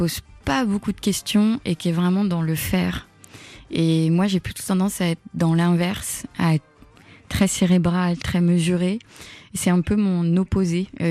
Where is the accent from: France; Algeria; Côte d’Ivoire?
France; Normandy; J'ai grandi en Normandie, dans un petit village avec des vaches, etc.